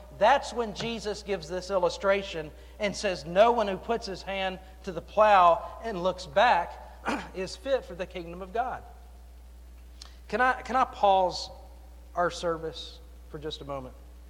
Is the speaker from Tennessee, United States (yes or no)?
yes; Memphis, Tennessee, United States; I remember growing up in Memphis, and this would have been, I guess, the later years in high school.